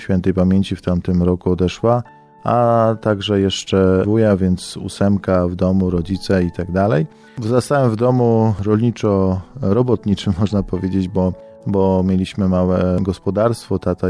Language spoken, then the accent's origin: Polish; Witaszyce, Greater Poland Voivodeship, Poland; tam wzrastałem i w Witaszycach dorastałem. Szkoła miałem bardzo blisko, kościół miałem bardzo blisko, bo mieszkam na ulicy Szkolnej.